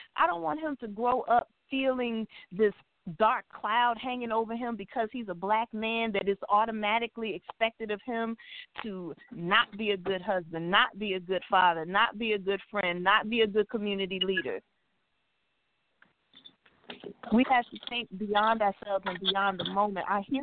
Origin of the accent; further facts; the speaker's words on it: Mississippi, United States; moved away as an adult; now in Baltimore, United States; it was my first time really living away from home like that. I'm from Mississippi. So he brought me here to Baltimore, Maryland, where I knew no one.